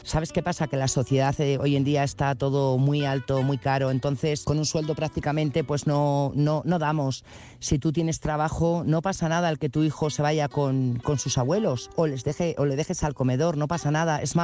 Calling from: Burgos, Castile and León, Spain; Hola, buenas noches … corresponsal de Burgos.

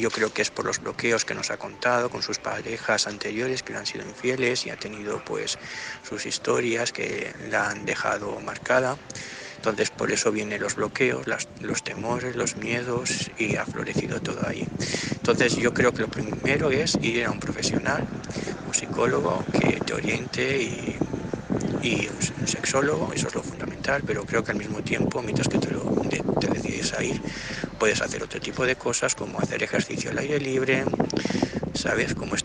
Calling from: Gandia, Valencian Community, Spain; de Gandía.

